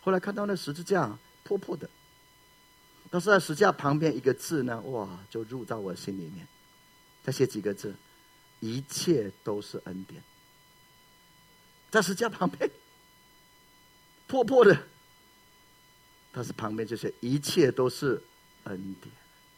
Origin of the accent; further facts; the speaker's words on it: Taiwan; 我是台湾人来这边闹鬼个没事